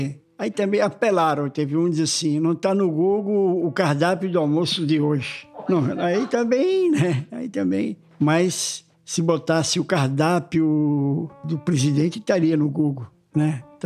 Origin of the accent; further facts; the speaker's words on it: Sergipe, Brazil; born there; Eu nasci em 48, lá em Sergipe, e com 15 anos eu já fui trabalhar numa redação